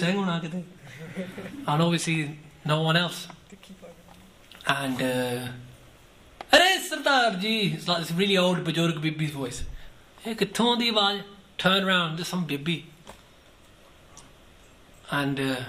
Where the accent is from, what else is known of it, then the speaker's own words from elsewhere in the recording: Punjab, India; I'm from Punjabi.